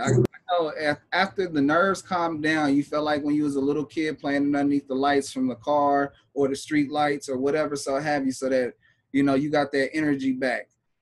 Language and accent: English; Bakersfield, California, United States; also born or lived in Los Angeles; I'm born in L.A. and then I was raised in Bakersfield. When I tell people I'm from Bakersfield, they be like, man, that's just nothing but cows and fields and stuff.